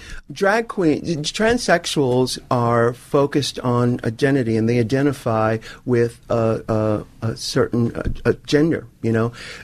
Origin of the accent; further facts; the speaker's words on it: New York, United States; a lot of the kids that I grew up with in New York, I say kids, we're in our 20s and stuff